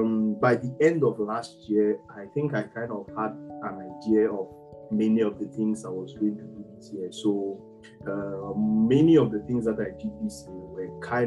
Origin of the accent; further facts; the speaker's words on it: Cameroon; English is a second language; now in Madrid, Spain; I'm from Cameroon. Currently, I am doing my PhD in telematics engineering at the India Networks Institute in Madrid, in Spain.